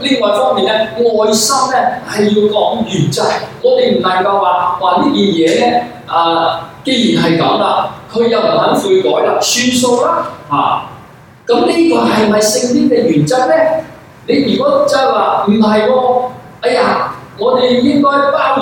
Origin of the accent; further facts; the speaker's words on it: Guangdong, China; 我哋廣東人成日講話